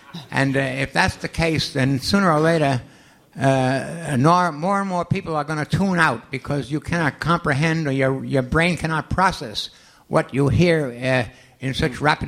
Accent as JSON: {"language": "English", "region": "New York", "country": "United States", "said": "I come from New York, and I happen to be very close to a facility that created implements for the FBI"}